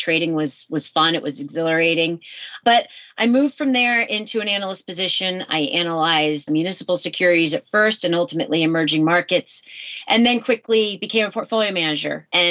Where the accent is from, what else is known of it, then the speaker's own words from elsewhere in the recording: Connecticut, United States; also born or lived in New Jersey; So I was born in New Jersey, raised in Connecticut, and still live in Connecticut today.